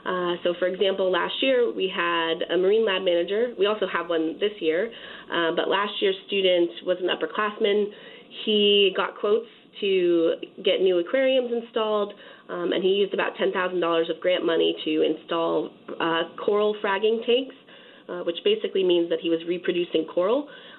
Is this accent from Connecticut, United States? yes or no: yes; Connecticut, United States; I grew up raising quarter horses, and I grew up in Northwest Connecticut in a town much smaller than Stanford.